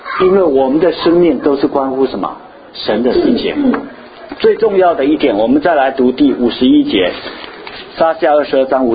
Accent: China; 我们中国人没有这件事情啊，就像我们中国人假设说我们祖先就告诉我们

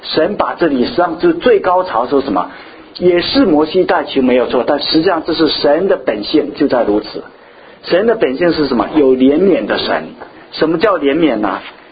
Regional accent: Xiamen, Fujian, China; 我记得我小时候在厦门的时候，有一次呢，冬天很冷哈

